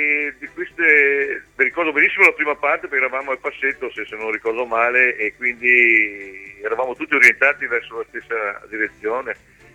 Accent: Veneto, Italy; Lo sai, noi ci conosciamo poco, ma essendo un veneto sono anche molto sincero e schietto.

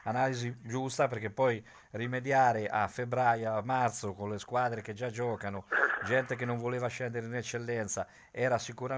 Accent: Ancona, Marche, Italy; come anche anconetano

